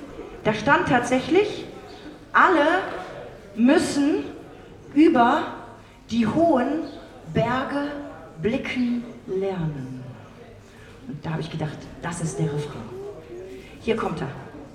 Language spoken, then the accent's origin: German; Berlin, Germany; weil ich komme aus Berlin.